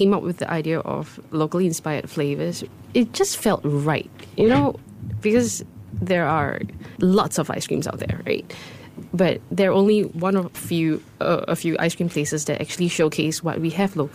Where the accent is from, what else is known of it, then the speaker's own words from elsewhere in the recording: Singapore; These are flavors that I've encountered as during my time growing up in Singapore.